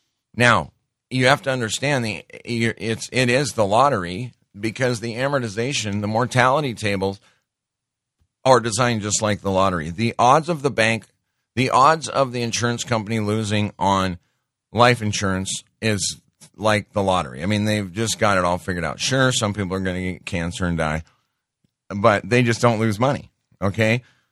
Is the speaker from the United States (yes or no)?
yes; Montana, United States; I'm from Montana, and I'll tell you what. Being a cattle rancher ain't easy.